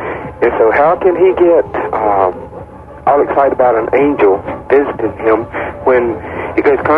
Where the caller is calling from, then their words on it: King, North Carolina, United States; King, North Carolina.